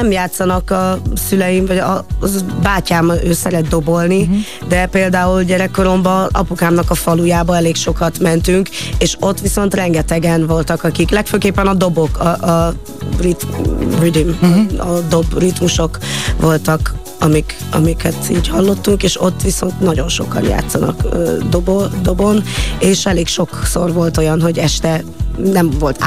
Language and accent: Hungarian; Accra, Greater Accra, Ghana; now in Hungary; Gánába születtem, Akrába, ami Gánának a fővárosa, egy elég nagy és mozgalmas városnak mondhatni, óriási. És életem javát ott töltöttem, ott jártam iskolába, és ott nevelkedtem